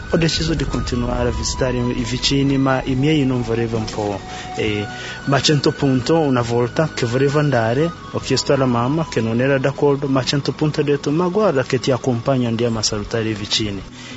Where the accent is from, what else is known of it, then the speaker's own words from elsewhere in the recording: Uganda; Italian is a second language; vengo dall'Uganda